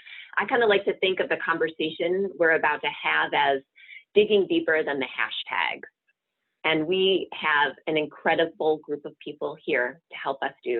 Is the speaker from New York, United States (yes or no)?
yes; Rochester, New York, United States; I grew up in Rochester, New York. So I have a lot of hometown pride that I bring into this conversation